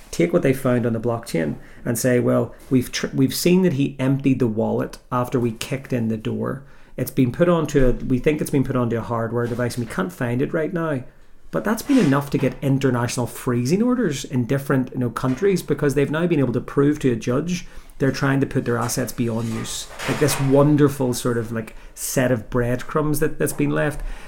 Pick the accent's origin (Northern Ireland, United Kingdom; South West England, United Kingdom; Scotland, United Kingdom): Northern Ireland, United Kingdom; accent: Northern Irish; And also with my Northern Irish accent, I can't say par.